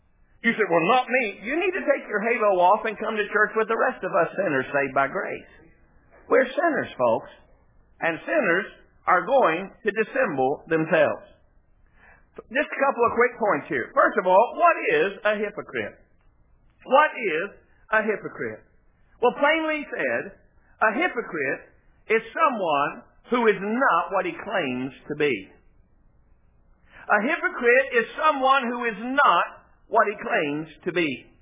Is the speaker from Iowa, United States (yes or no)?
no; West Virginia, United States; I know that's not a word, but I'm from West Virginia. I can make my own words up.